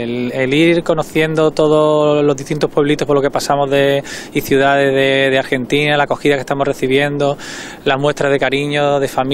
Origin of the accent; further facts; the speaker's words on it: Seville, Andalusia, Spain; nosotros somos de Sevilla, de Andalucía, de España